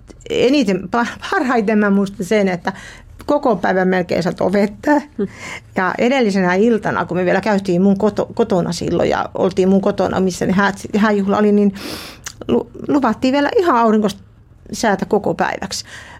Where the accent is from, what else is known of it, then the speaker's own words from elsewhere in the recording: Juva, South Savo, Finland; Mä oon Juvalta kotossa, siitä läheltä Mikkeliä.